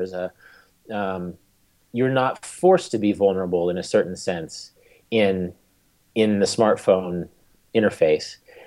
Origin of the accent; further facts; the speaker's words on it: Wichita, Kansas, United States; I grew up in Wichita, which is a city of 300,000